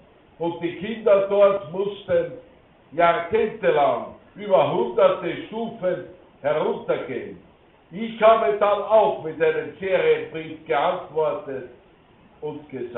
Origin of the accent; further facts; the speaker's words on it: Upper Austria, Austria; in meinem Heimatbundesland Bad, also Oberösterreich, in Bad Ehrenfelden.